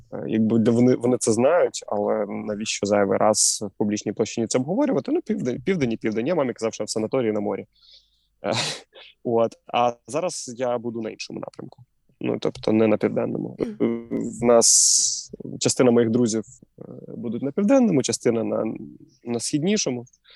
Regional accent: Kaniv, Cherkasy Oblast, Ukraine; Я з Черкаської області, я призивався в тому військкоматі, мобілізувався, в якому я з Канева, там, де я прописаний.

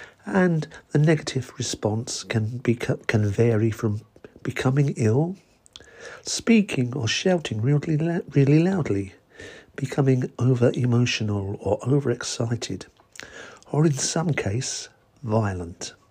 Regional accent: England, United Kingdom; And I'm English.

